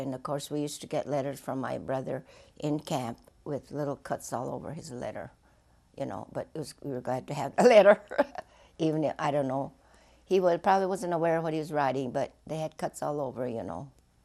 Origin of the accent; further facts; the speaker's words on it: Hood River, Oregon, United States; Okay, I was born in Hood River, Oregon, which is right near Portland. I went through high school there.